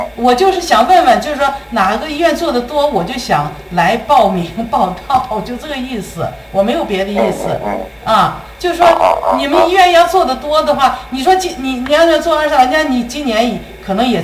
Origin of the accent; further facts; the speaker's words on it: Changzhou, Jiangsu, China; 我呢在常州住啊，我家是常州的。